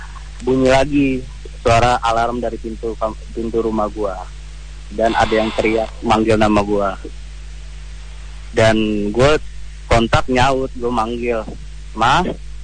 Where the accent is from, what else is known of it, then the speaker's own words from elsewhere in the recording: Jakarta, Indonesia; now in Bandung, Indonesia; Kenalin, gue asal Jakarta. Saat ini gue sedang kuliah di salah satu universitas di daerah Bandung.